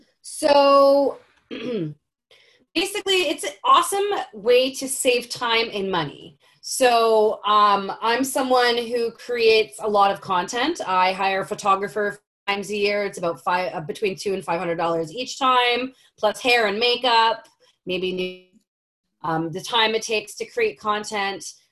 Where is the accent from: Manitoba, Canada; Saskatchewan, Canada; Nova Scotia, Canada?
Manitoba, Canada; Winnipeg; I'm from Winnipeg. I went to school for public relations at the University of Winnipeg. I worked for Lululemon for about 3.5 years and worked in Winnipeg, Edmonton, moved to Vancouver